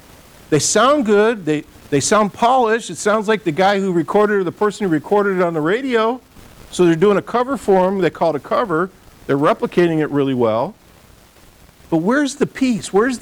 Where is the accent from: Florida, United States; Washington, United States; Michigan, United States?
Michigan, United States; Detroit; because I grew up in Detroit.